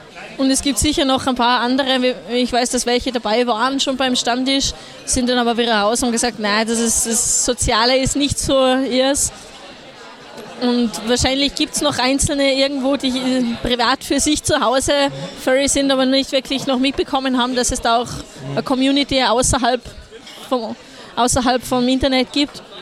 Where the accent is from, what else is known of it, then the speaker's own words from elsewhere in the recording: Salzburg, Austria; now in Tyrol, Austria; Also ich bin aus dem Pinzgau, also ganz hinten irgendwo hinterletztes Eck halt zwischen den Bergen. Und über den Pass rüber ist es für mich näher nach Tirol, als wenn ich in die Hauptstadt rausfahre. Sprachlich auch eher tirolerisch angesiedelt.